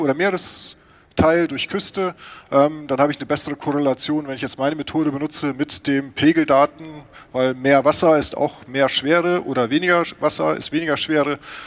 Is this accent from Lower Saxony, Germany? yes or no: yes; Hanover, Lower Saxony, Germany; ich komme aus Hannover